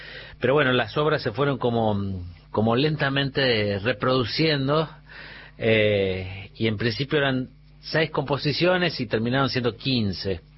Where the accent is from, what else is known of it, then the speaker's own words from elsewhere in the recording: Lincoln, Buenos Aires Province, Argentina; soy de Lincoln, provincia de Buenos Aires, y soy músico, percusionista, compositor